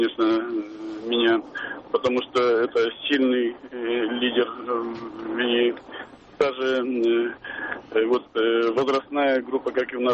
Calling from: Krasnokamsk, Perm Krai, Russia; Я звоню вам из Краснокамска. Это на Урале.

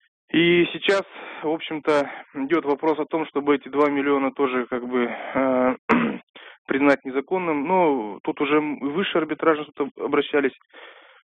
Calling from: Tyumen, Tyumen Oblast, Russia; из Тюмени, звоню вам.

